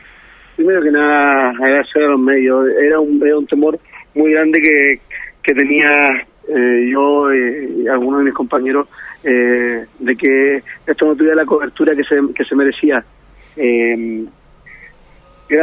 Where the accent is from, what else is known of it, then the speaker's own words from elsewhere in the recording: Chile; felices de competir en mi país, era un aliciente más para poder demostrarle a todo Chile, a todos los chilenos